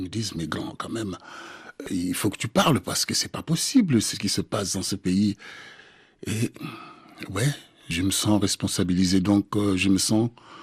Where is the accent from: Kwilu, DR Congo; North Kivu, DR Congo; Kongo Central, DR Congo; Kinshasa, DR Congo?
Kongo Central, DR Congo; J'avais fait cette formule parce que je suis du Bas-Congo. Mais je ne sais pas parler la langue, ma propre langue, qui est le Kikongo.